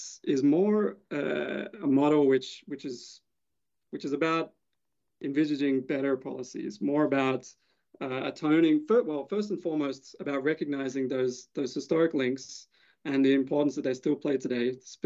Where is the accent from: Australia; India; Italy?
Australia; now in United States; I'm an Australian, right? I'm actually not from this country, and my background is more in international climate policy.